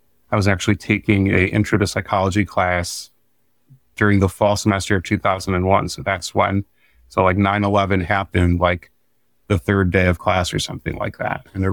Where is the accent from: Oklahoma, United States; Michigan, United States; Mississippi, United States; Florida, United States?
Michigan, United States; So I grew up in Michigan. I went to elementary school here.